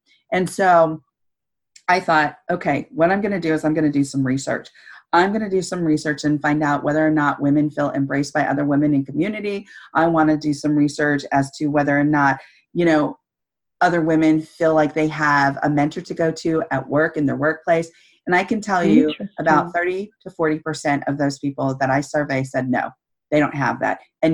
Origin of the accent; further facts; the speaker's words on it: Santa Cruz, California, United States; I'm from Northern California. I'm from like near the San Francisco, Monterey Bay area in Santa Cruz.